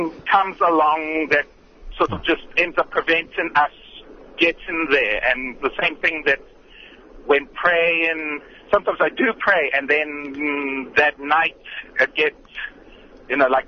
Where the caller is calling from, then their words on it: Alberton, Gauteng, South Africa; I'm on my way back home to Pretoria. I'm traveling from Alberton.